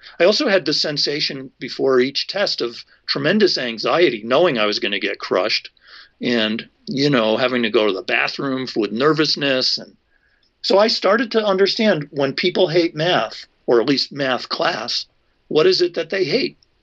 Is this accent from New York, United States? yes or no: no; Torrington, Connecticut, United States; Oh, well, I'm from a town in Connecticut called Torrington. It's in the northwestern part of Connecticut. It's a factory town of about 30,000 people. My dad owned a shoe store there.